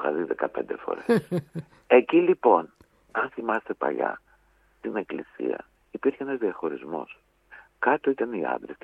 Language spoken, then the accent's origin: Greek; Athens, Attica, Greece; εγώ μεγάλωσα στο Κουκάκι, περιφερειακό Φιλοπάπου.